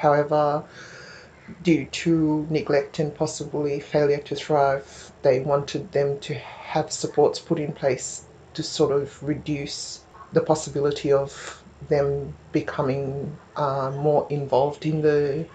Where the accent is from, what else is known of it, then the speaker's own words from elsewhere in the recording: Fiji; moved away; but I took it for granted growing up in Fiji